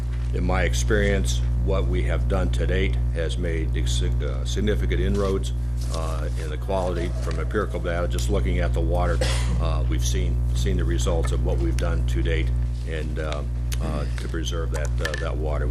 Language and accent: English; Crane Lake, Minnesota, United States; I'm from Crane Lake, Minnesota.